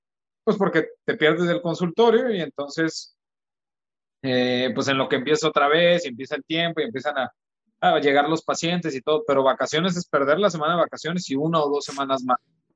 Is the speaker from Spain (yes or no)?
no; Mexico; yo soy de México, yo estoy en México.